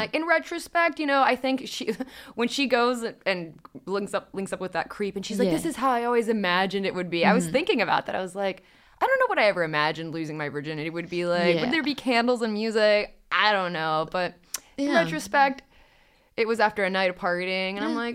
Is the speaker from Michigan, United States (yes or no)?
no; Washington, District of Columbia, United States; I'm from D.C., but my grandparents lived in Kenosha. I've had a little Wisconsin.